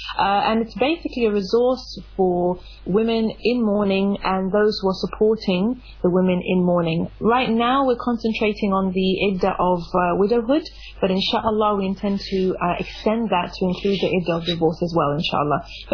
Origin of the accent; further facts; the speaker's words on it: United Kingdom; born there; My parents are from KwaZulu-Natal, and they left South Africa during apartheid, and I was born in the UK.